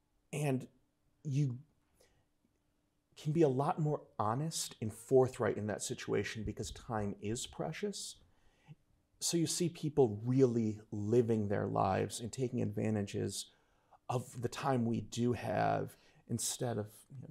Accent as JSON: {"language": "English", "region": "New York", "country": "United States", "said": "I'm originally from Northern New York, very far Northern New York, almost Canada, Northern New York."}